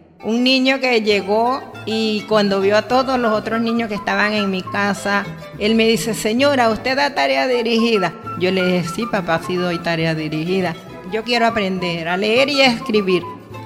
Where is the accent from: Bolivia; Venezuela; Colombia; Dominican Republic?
Venezuela; Quebrada Seca, Barinas; Barinitas el 1 de octubre del año 1956. Y mi pueblo, Quebrada Seca, aquí es donde yo me he criado toda la vida hasta el día de hoy.